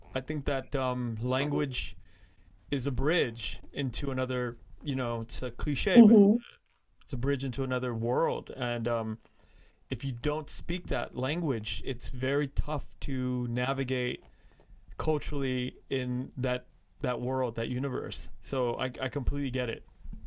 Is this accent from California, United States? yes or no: yes; Los Angeles, California, United States; I grew up in Koreatown, but Koreatown